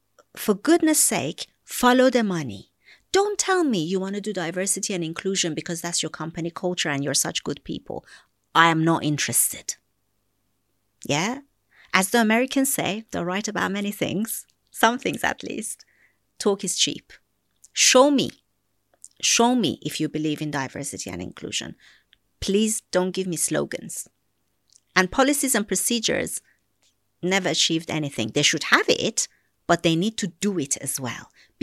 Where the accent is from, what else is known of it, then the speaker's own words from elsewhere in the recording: Iran; I came from Iran.